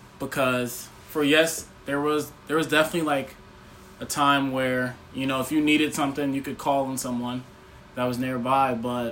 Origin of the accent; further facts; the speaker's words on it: Atlanta, Georgia, United States; also born or lived in South Carolina; So being born, I was born in South Carolina, lived there for like 4 years, and then I've just been on the move ever since then. I mean, starting off living in Georgia, I was in like the countryside for a couple years, and then finally moved to Metro Atlanta